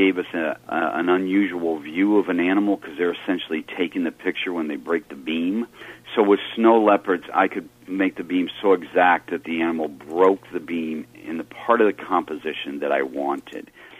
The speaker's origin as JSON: {"language": "English", "region": "Midwest", "country": "United States", "said": "this is part of my background, maybe as a Midwesterner"}